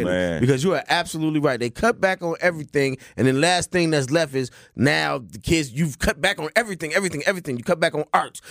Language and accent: English; United States; I am an American, and in most cases, all of us have been arrested at some point.